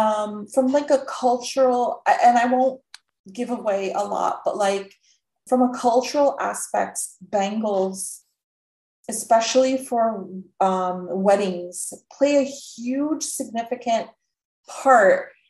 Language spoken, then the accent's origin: English; North India, India; I'm not South Indian, so it explains why I wouldn't have known that. I am North Indian